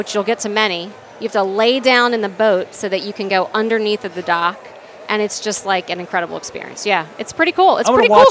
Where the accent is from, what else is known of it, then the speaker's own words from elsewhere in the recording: Reisterstown, Maryland, United States; I grew up in Reisterstown, Owings Mills.